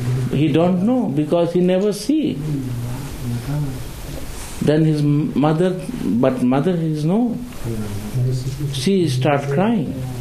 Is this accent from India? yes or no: yes; India; I am from India.